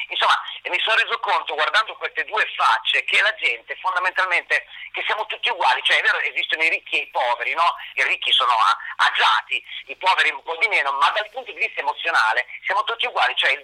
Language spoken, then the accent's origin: Italian; Emilia-Romagna, Italy; Da buon romagnolo con la esce un po' così marcata delle volte